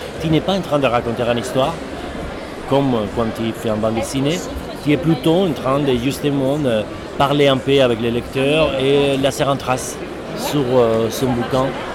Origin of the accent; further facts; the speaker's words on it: Spain; Et moi, par contre, je suis espagnol